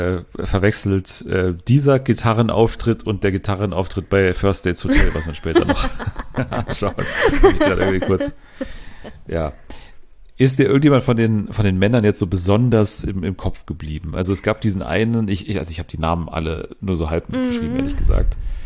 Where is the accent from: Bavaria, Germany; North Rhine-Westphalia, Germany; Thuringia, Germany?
Bavaria, Germany; Munich; Ich komme aus München, genau, ja.